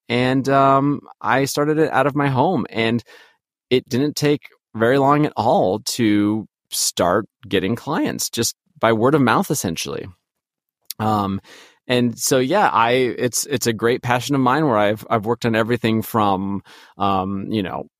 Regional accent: Pasadena, California, United States; because I grew up in Pasadena, California, and we're known for having a lot of those

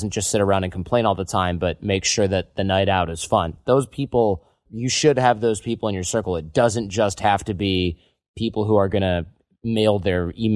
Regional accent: Midwest, United States; especially, you know, growing up in the Midwest.

